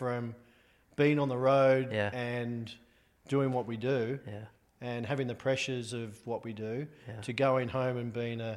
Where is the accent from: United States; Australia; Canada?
Australia; Sydney, New South Wales; born there; moved away as an adult; Well, I'm an Australian guy with two left feet. But, yeah, born in Australia, born in Sydney, came over here about 13 years ago with Matt Jones